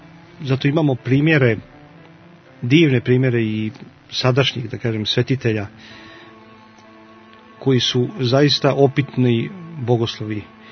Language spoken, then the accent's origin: Serbian; Montenegro; ovdje kod nas u Crnoj Gori